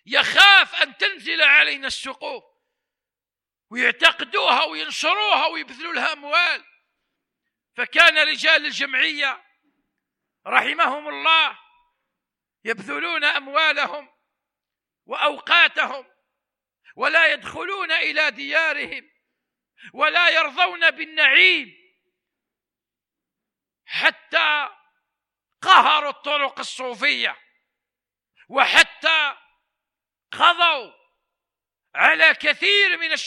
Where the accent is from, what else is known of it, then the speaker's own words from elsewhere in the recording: Algeria; عندنا في الجزائر